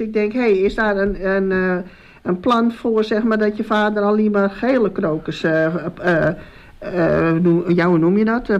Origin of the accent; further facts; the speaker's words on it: Tienhoven, Netherlands; Want ik kom natuurlijk van Tienhoven. Of natuurlijk. Maar ik kom van Tienhoven.